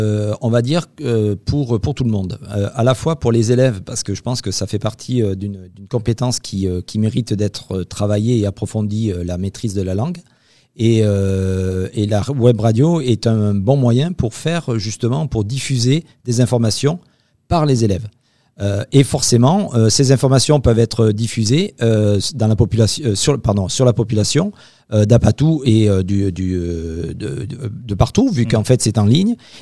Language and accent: French; Mont-de-Marsan, Nouvelle-Aquitaine, France; je viens de l'Académie de Bordeaux, donc plus précisément Mont-de-Marsan, donc dans le sud-ouest.